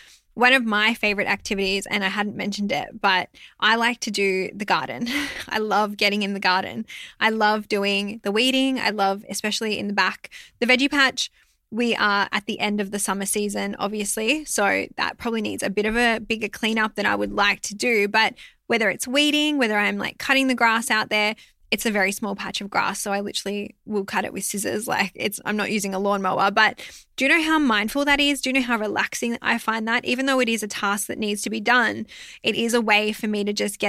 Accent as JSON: {"language": "English", "town": "Melbourne", "region": "Victoria", "country": "Australia", "said": "I'm from Melbourne. I live here in Victoria."}